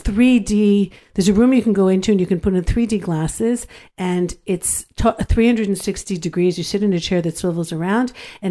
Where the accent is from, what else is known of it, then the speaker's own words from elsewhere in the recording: Los Angeles, California, United States; even as a young girl growing up in Los Angeles, this was my fire.